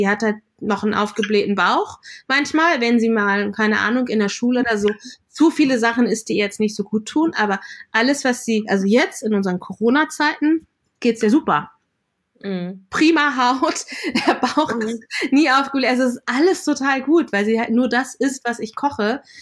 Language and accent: German; Lower Saxony, Germany; born there; Also ich bin in Deutschland geboren, in Niedersachsen.